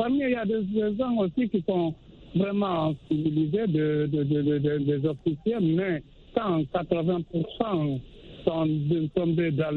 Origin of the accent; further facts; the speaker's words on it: Guinea; moi, en tant que Guinéen